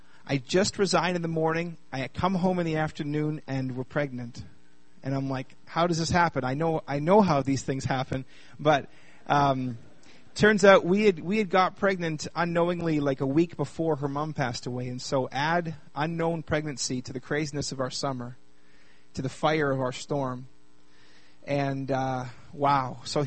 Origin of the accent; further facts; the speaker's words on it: Kelowna, British Columbia, Canada; I was born and raised here in Kelowna.